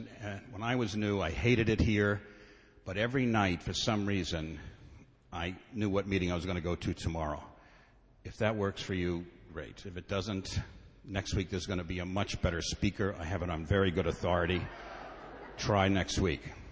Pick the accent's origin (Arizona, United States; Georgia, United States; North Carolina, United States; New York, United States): New York, United States; Brooklyn; We lived in Brooklyn. I was born at St. Mary's Hospital and lived in Garfield Place.